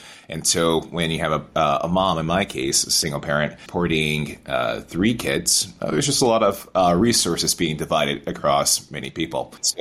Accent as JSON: {"language": "English", "town": "Albany", "region": "New York", "country": "United States", "tie": "born or raised there", "said": "I had a pleasant enough childhood growing up in Albany, New York."}